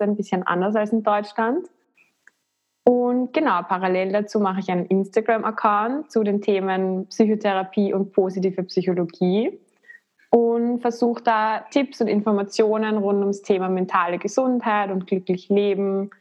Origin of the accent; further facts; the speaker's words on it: Vienna, Austria; ich komme aus Wien und studiere auch in Wien